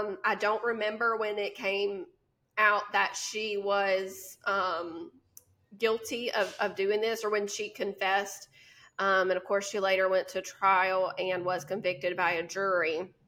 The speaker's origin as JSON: {"language": "English", "town": "Union", "region": "South Carolina", "country": "United States", "said": "Susan Smith was born and raised in Union, South Carolina, which, like I said, that's where me and Lauren are from."}